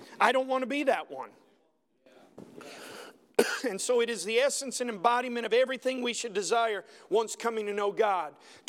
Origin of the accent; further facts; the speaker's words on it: the South, United States; It's not because I'm from the South and I need somebody to just echo.